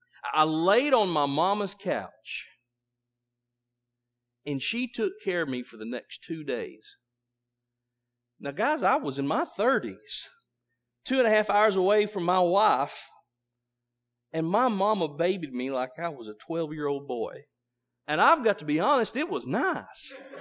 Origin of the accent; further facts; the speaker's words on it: Marion, Kentucky, United States; And when I got to Eddyville, Kentucky, to go through to my hometown of Marion